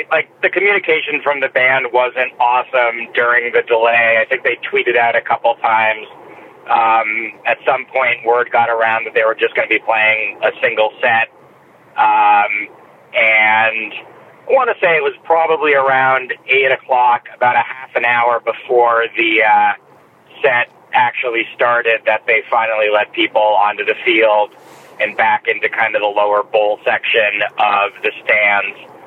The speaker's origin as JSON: {"language": "English", "town": "Boston", "region": "Massachusetts", "country": "United States", "said": "Yeah, I mean, I'm from the Boston area. I've been to Fenway probably hundreds of times"}